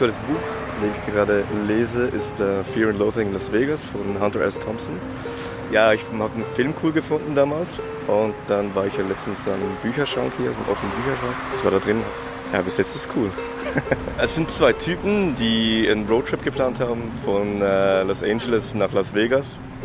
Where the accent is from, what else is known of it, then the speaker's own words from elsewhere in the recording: Zurich, Switzerland; ich bin aus Zürich, hier geboren, hier aufgewachsen.